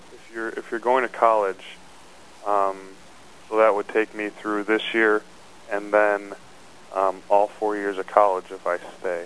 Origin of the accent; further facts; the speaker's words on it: Homer Glen, Illinois, United States; I grew up in Homer Glen, Illinois, which is, you know, a suburb of Chicago, so it's not like I'm right in the city